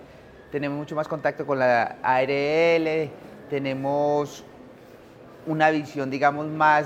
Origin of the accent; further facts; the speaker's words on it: Salamina, Caldas, Colombia; vengo de Salamina, trabajo en la institución educativa El Perro.